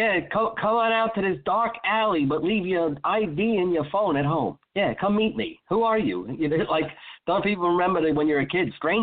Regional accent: Bay Shore, New York, United States; Neighborhoods where I grew up in Bayshore in the 80s. In the 80s, Bayshore was a tough town.

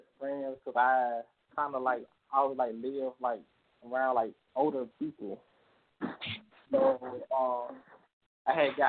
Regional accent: Birmingham, Alabama, United States; My childhood, it was, I would have to say, it wasn't like the best childhood person like you probably like have. It just it was like really hard growing up.

